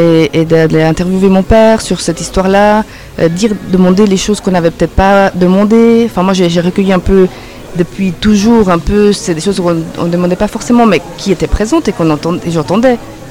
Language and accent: French; Lausanne, Vaud, Switzerland; Et ils se sont rencontrés en Suisse. Et bref, moi j'ai grandi à Lausanne.